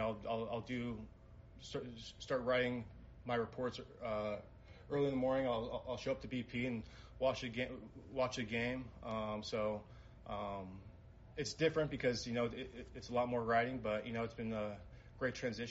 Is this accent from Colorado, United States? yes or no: yes; Parker, Colorado, United States; Yeah, you know, I grew up in Parker, Colorado. Went to Regis Jesuit High School and was drafted by the Rockies.